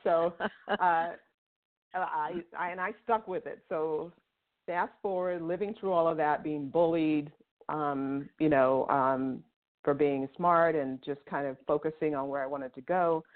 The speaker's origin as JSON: {"language": "English", "town": "New York City", "region": "New York", "country": "United States", "tie": "born or raised there", "said": "So I grew up in Harlem in New York in the 60s"}